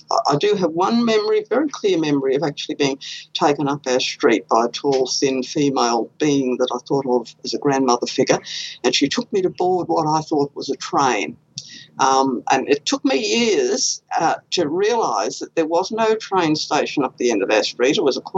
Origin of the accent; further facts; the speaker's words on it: Queensland, Australia; born there; Okay, well, I was born here in Queensland